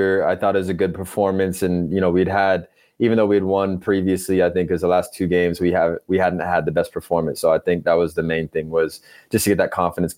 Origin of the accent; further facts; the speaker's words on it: Seattle, Washington, United States; I grew up in Seattle, so I grew up hiking and doing a lot of stuff outdoors.